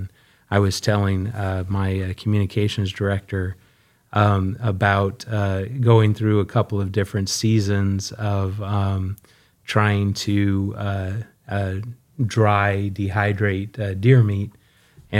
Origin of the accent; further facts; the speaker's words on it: Powell, Wyoming, United States; So, I was born and raised in Powell, Wyoming.